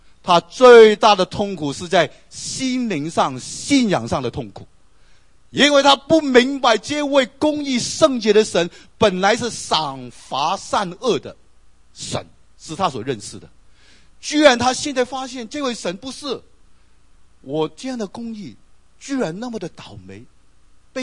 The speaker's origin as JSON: {"language": "Chinese", "country": "China", "said": "特别这个忍耐，这个忍字，我们中国人描写的最好"}